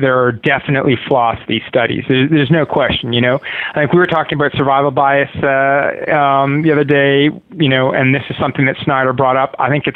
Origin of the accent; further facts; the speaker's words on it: Canada; now in Los Angeles, United States; LA County. I've been here for, I guess 7 years or so. And I'm originally from Canada, but now I hang out here in Los Angeles.